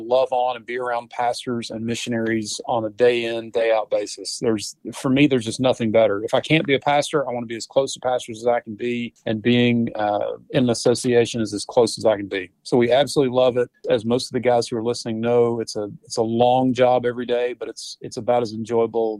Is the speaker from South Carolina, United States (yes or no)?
yes; South Carolina, United States; also born or lived in Salt Lake City, United States; So we've done ministry where I grew up here in South Carolina. But we left here about 20 years ago for me to do a master's and PhD at Southern Seminary.